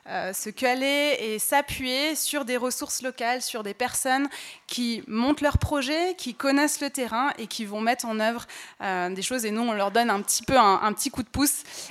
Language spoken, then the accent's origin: French; Grenoble, Auvergne-Rhône-Alpes, France; Oui, c'est une joie pour moi de revenir parce que du coup je viens de Grenoble.